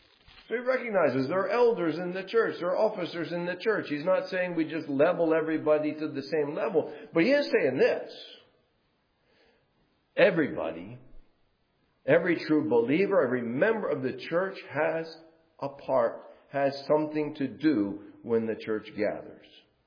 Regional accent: New Orleans, Louisiana, United States; And in Southern English, and by the way, I'm from New Orleans.

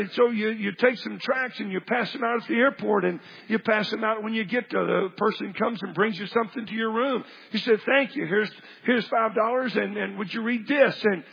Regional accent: Oklahoma, United States; I remember growing up in Oklahoma, my grandparents would have a July 4th celebration.

